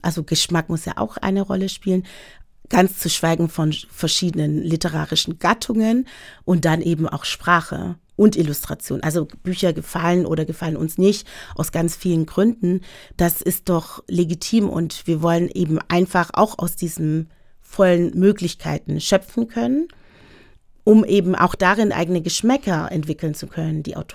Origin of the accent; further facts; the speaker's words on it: Stuttgart, Baden-Württemberg, Germany; Und ich komme ja aus Stuttgart, ne? Wir wissen ja, Ingenieurstadt, Technikstadt.